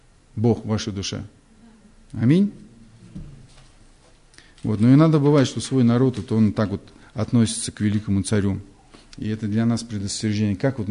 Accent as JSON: {"language": "Russian", "town": "Golyanovo", "region": "Moscow", "country": "Russia", "tie": "born or raised there", "said": "Я вырос в Гальяново. Я не родился там, но я там вырос."}